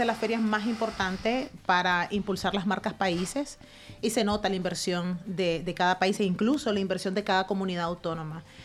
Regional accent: Nicaragua; Como sabrán, soy periodista nicaragüense.

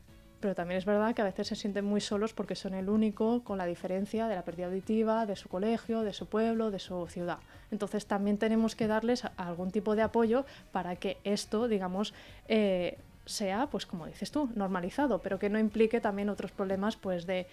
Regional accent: Barcelona, Catalonia, Spain; now in Valencia, Spain; aunque sea de Barcelona, llevo muchos años ya aquí viviendo en Valencia.

